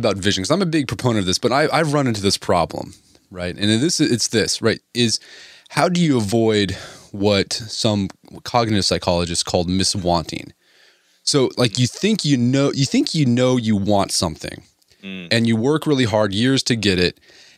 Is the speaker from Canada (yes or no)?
no; Oklahoma, United States; I grew up in Oklahoma. It's a religion here.